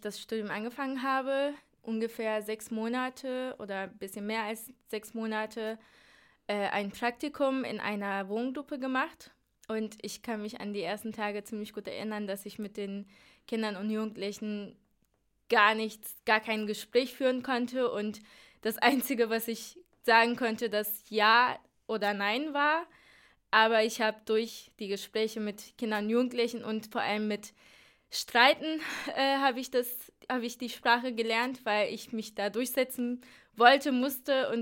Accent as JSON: {"language": "German", "town": "Izmir", "region": "İzmir", "country": "Turkey", "tie": "born or raised there", "also_born_or_lived": "Istanbul", "second_language": "German", "moved": "as an adult", "lives_now": "Germany", "said": "Ich komme aus der Türkei, ich bin in Istanbul geboren, aber in Izmir aufgewachsen, das ist die Küstenstadt und bis ich 19 war, habe ich da gelebt mit meinen Eltern zusammen und ab 19 habe ich mich für Studium in Deutschland entschieden und so bin ich nach Deutschland, nach Göttingen gekommen."}